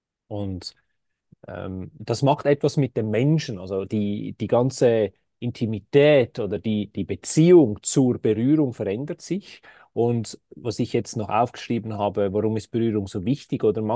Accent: Switzerland; Wenn ich hier zum Beispiel mich als Schweizer Mann anschaue

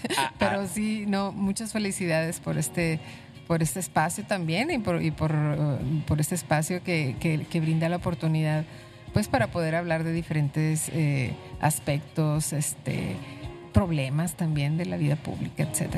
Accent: Chihuahua, Mexico; born there; Yo nací en Ciudad Chihuahua, capital. Hace ya 55 años, en el 67.

